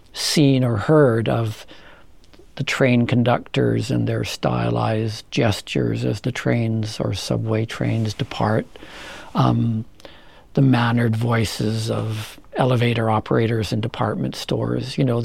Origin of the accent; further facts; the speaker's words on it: British Columbia, Canada; I grew up just outside of Vancouver, neighboring city, a suburb really.